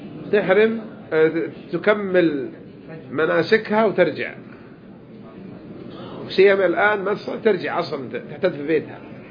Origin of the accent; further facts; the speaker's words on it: Jeddah, Makkah Province, Saudi Arabia; اللي نسميها عندنا في جدة في الحجاز حصى النبيلة